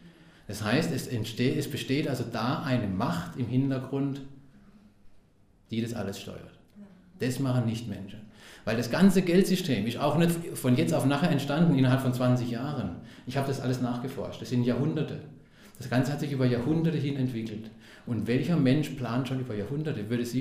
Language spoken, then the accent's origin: German; Karlsruhe, Baden-Württemberg, Germany; Dann habe ich gedacht, Pforzheim, ich komme aus Karlsruhe.